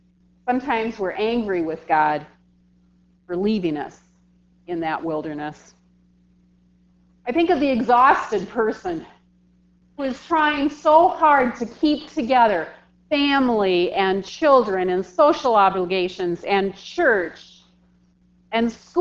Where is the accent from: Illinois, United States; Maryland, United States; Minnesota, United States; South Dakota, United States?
South Dakota, United States; I'm from South Dakota, and when I hear the word driven, or driver, I think less about chauffeurs and limousines and more about cowboys and cattle prods.